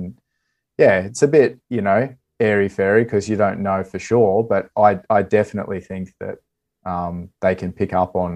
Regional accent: Gold Coast, Queensland, Australia; because I was growing up on the Gold Coast on the Gold Coast, and we would visit the Gold Coast hinterland

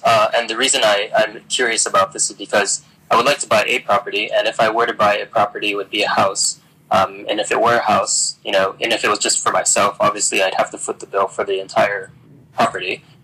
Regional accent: United States; now in Tokyo, Japan; Yeah, so I'm originally from the States, and I was thinking about investing in real estate in Tokyo. I live here for maybe the past 4 or 5 years.

